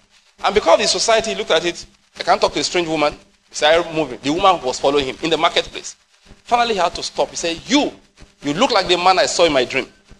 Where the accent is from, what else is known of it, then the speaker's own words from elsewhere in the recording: South West, Nigeria; I'm from the West.